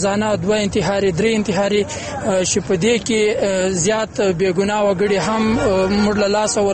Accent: Paktika, Afghanistan; now in Kabul, Afghanistan; د پکتیکا ولایت اوسیدونکی یم. اصلي اوس مهال په کابل کې یو محصل یم د پانتون او دلته زده کړې په مخ وړم.

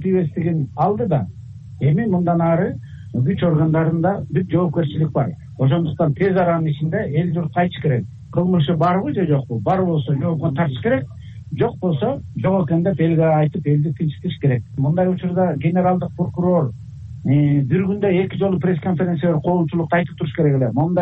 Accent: Naryn Region, Kyrgyzstan; Мен мына Нарындан келдим.

